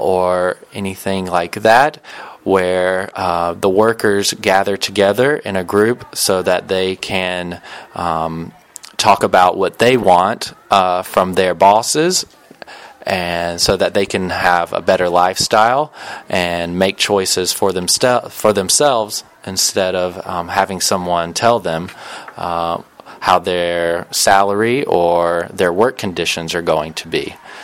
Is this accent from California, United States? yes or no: no; South Carolina, United States; I'm from the United States, and the state that I come from is South Carolina.